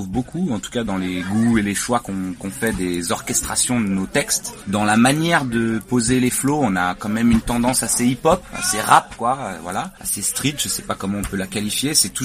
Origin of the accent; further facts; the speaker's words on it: Auvergne-Rhône-Alpes, France; On écume un peu les bars des stations puisqu'on est de Savoie.